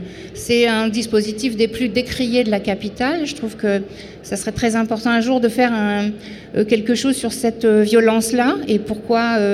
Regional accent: Marseille, Provence-Alpes-Côte d'Azur, France; on est Marseillais presque tous

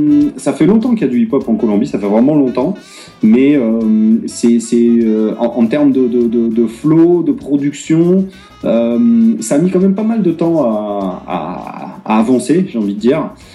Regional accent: Bordeaux, Nouvelle-Aquitaine, France; On s'est rencontré à Bordeaux parce que moi, donc, je suis de Bordeaux j'étais là en vacances.

